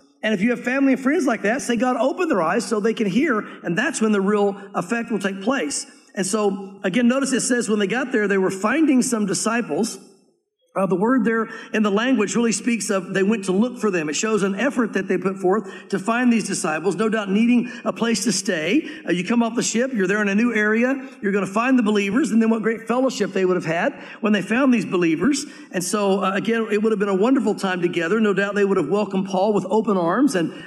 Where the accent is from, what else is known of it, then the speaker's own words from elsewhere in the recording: Tennessee, United States; I grew up in Tennessee, but then I went out west for a little while, and I got saved and got saved in Tennessee, but then spent some time out west.